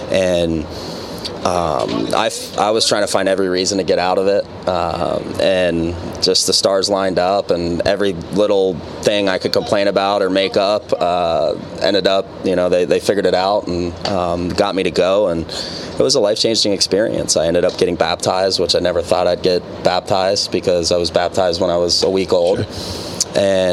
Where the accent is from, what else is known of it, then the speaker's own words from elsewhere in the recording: Lebanon, Ohio, United States; Yeah, growing up in Cincinnati, I was actually 30 minutes north of here in Lebanon